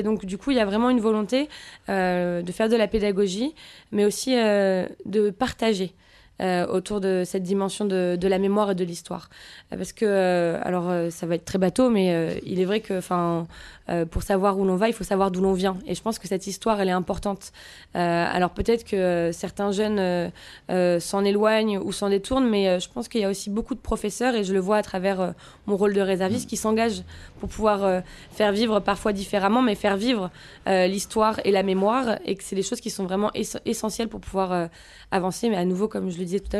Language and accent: French; Rouen, Normandy, France; je suis née, j'ai grandi à Rouen.